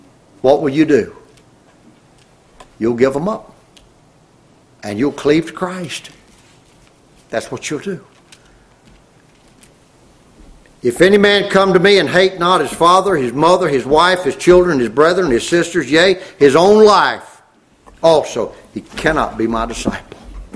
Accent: Louisiana, United States; I remember growing up in Louisiana

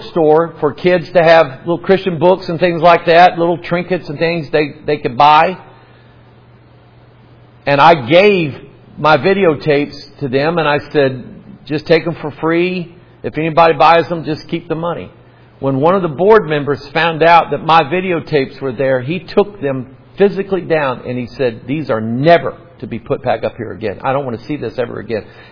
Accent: Pine Bluff, Arkansas, United States; born there; The land of my birth was Pine Bluff, Arkansas. Roy, I was that far from being born a Cajun.

